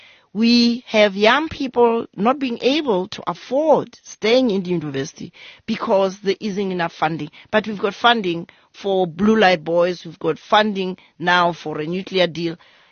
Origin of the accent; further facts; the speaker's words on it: South Africa; And so we as South African citizens ought to ask ourselves the question, what is it that we need to be doing to put ourselves in a better position to make the kind of political choices that are going to help our country move forward?